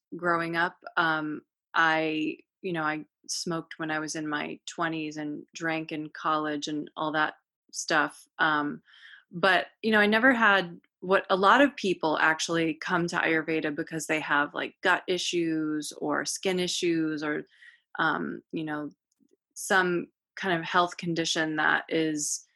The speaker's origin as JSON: {"language": "English", "region": "Rhode Island", "country": "United States", "tie": "born or raised there", "said": "Me too. I grew up in Rhode Island."}